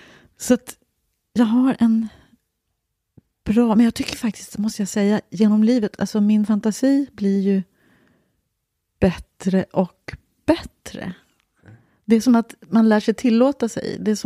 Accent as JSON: {"language": "Swedish", "town": "Stockholm", "region": "Stockholm County", "country": "Sweden", "tie": "born or raised there", "said": "Först bodde vi i Farsta tills jag var 3. Sen bodde vi i Barnängen."}